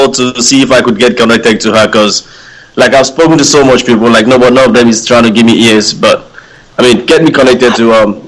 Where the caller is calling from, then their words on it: United States; I'm actually calling from the United States.